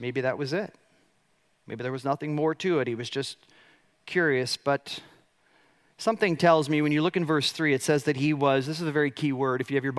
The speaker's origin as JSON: {"language": "English", "town": "Chicago", "region": "Illinois", "country": "United States", "said": "I come from Chicago. We know bosses."}